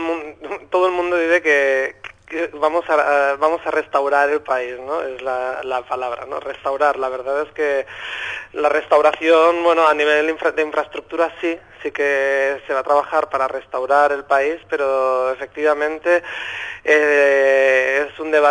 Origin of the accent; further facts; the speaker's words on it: Valladolid, Castile and León, Spain; Catalan is a second language; moved away; Jo soc de Valladolid, porto pràcticament un any aquí a Catalunya, llavors intentaré parlar català, però pot ser que a vegades torni al castellà, eh?